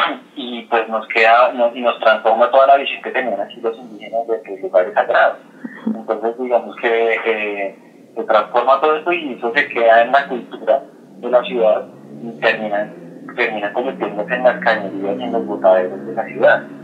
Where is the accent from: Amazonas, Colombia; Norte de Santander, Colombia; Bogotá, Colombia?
Bogotá, Colombia; esa esencia que tenemos como bogotano